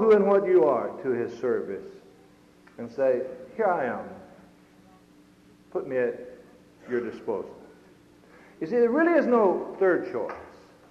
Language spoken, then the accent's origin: English; Southern United States, United States; As a Southerner, I have to look back and say, boy, was he right.